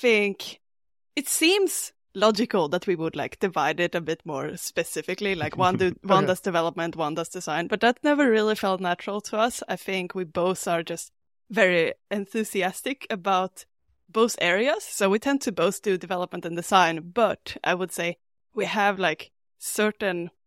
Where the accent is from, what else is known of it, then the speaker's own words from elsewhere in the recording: Sweden; I'm from Sweden.